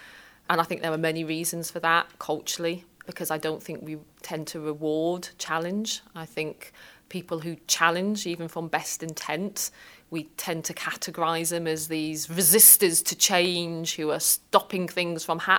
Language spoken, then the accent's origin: English; Oxford, South East England, United Kingdom; I grew up in Oxford.